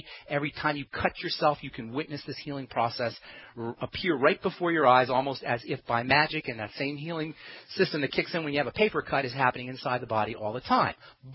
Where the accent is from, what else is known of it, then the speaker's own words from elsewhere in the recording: New Jersey, United States; I only tell that to good friends, by the way, that I'm from Jersey. people make assumptions about us Jerseyites.